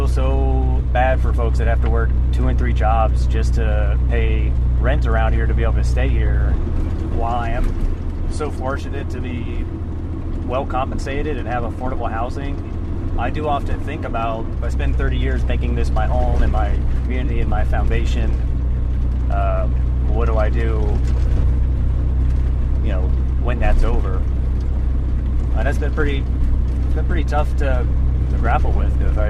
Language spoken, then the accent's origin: English; Columbus, Ohio, United States; I'm from Columbus, Ohio, originally. Went to Ohio State University, got a degree in Parks, Rec, and Tourism Management, and then I had an opportunity to apply for National Park stuff out west.